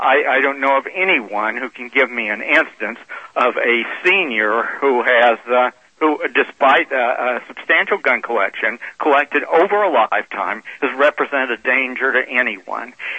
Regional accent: New Hampshire, United States; in my home state of New Hampshire, my mother, before she passed away, was in my care.

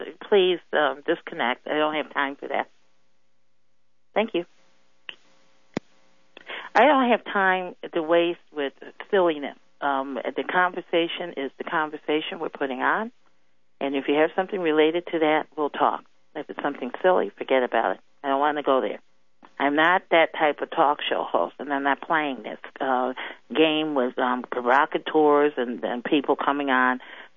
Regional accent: United States; I'm African American, as you know, and I'm very disgusted, to be honest with you

